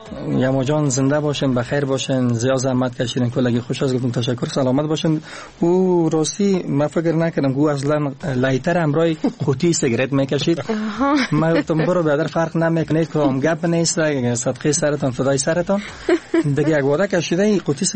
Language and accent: Persian; Kabul, Afghanistan; born there; تولد خودم زاده کابل هستیم قبلگاه سبه همچنان دیگه اصلا ما از ولایت لوگر هستیم.